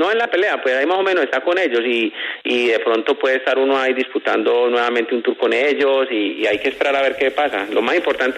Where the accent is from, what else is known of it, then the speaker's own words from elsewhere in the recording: Colombia; yo como amigo, como colombiano